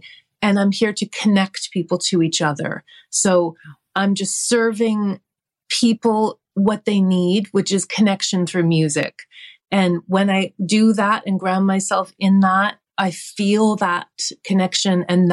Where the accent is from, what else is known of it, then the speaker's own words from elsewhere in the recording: Oakville, Ontario, Canada; also born or lived in Montreal / Vancouver; So I grew up in Oakville, actually, and I loved Montreal.